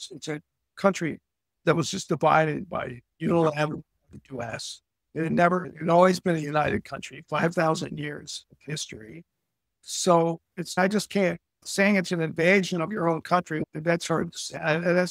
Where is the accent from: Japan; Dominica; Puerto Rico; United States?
Japan; also born or lived in South Korea; And when I was growing up in Japan and South Korea, they were mostly relief workers.